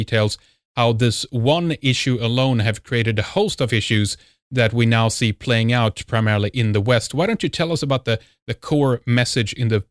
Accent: Sweden; from Sweden

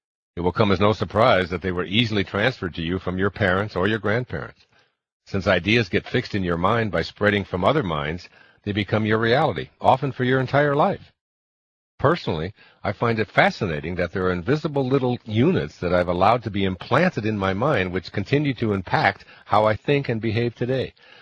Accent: Midwest, United States; These ideas were invisibly passed on to me as I grew up in the Midwest in the 1940s.

